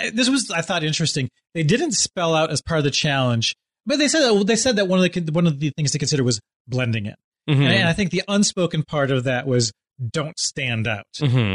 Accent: Michigan, United States; growing up in the Midwest in like West Michigan, camping was like just part and parcel of the experience.

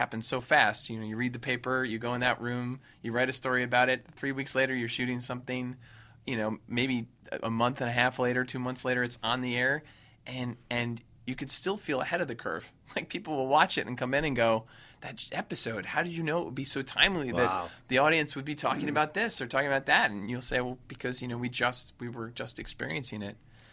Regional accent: Rye, New York, United States; also born or lived in Suffern, New York; I was born in New York. In Suffern, New York, but I grew up in Westchester County mostly, in Rye, New York, right outside.

